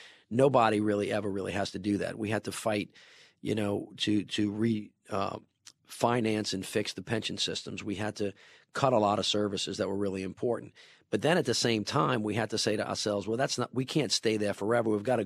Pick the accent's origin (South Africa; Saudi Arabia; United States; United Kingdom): United States; Deep South; born or raised there